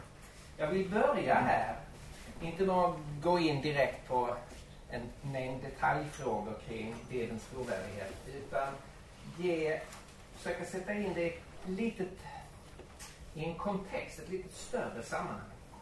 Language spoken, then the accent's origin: Swedish; Skåne, Sweden; born there; Jag kommer ju från Sverige. Jag är född nere i Skåne, så en del svenskar tycker att man är halvdansk.